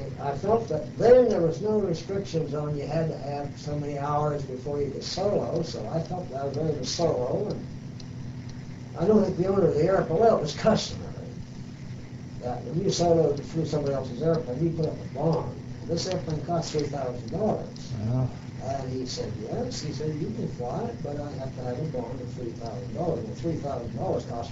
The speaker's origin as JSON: {"language": "English", "town": "Minerva", "region": "Ohio", "country": "United States", "tie": "born or raised there", "said": "I was raised in Minerva, about 12 miles to the south of here."}